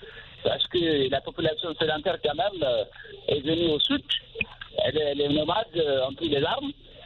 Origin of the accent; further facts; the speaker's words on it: north, Mali; je suis originaire du nord du Mali.